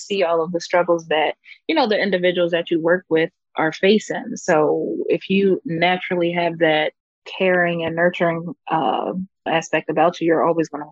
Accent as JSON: {"language": "English", "town": "Coatesville", "region": "Pennsylvania", "country": "United States", "said": "So I'm from Coatesville, Pennsylvania, which is a small town near Philadelphia."}